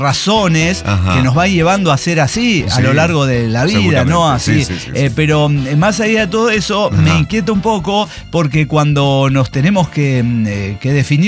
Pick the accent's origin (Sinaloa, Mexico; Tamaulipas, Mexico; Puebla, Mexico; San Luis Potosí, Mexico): San Luis Potosí, Mexico; Pero yo tuve en realidad que viajar porque yo soy de San Luis Potosí. A San Luis Potosí no viene nadie.